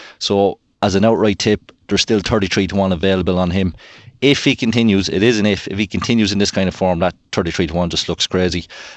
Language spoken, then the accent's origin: English; Ireland; Obviously, being Irish, we fully appreciate him.